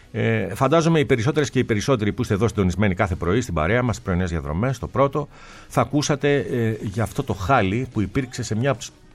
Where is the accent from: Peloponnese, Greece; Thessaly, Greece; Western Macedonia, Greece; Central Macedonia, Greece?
Peloponnese, Greece; Δηλαδή εκεί στην πατρίδα μου τη Μεσσηνία, καμιά φορά που επισκέπτομαι.